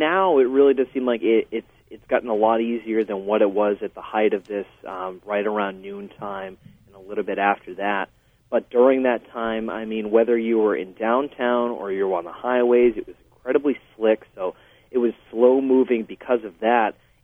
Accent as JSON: {"language": "English", "region": "New England", "country": "United States", "said": "I am from New England originally, so I'm no stranger to how quickly weather can turn here."}